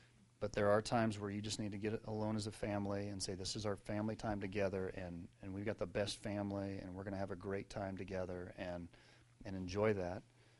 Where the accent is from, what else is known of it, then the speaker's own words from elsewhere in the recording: Colorado, United States; also born or lived in New Hampshire; we took a trip to Colorado where I was from. We were living in New Hampshire. I grew up in Colorado.